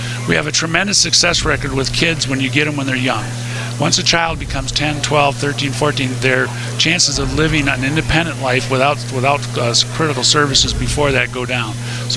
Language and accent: English; Detroit, Michigan, United States; I grew up in Detroit, so I'm from a Detroiter